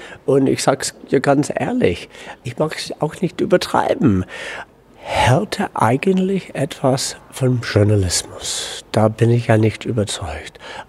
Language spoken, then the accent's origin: German; United States; German is a second language; Das ist ja für mich als Amerikaner also nicht nur etwas ganz Neues